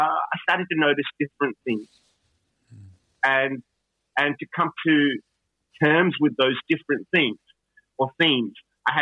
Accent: Melbourne, Victoria, Australia; also born or lived in Calcutta / Alice Springs; growing up in Melbourne and Calcutta and spending a lot of time in Alice Springs

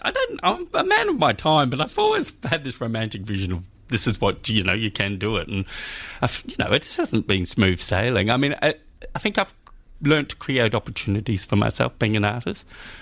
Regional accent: Frankston, Victoria, Australia; I grew up on the Mornington Peninsula in sort of South Frankston, and I went to school in Baxter and that whole area.

